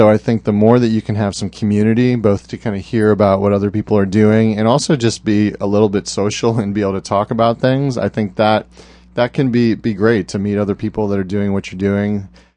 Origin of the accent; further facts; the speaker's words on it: New Jersey, United States; So I grew up in New Jersey, always going to the beach.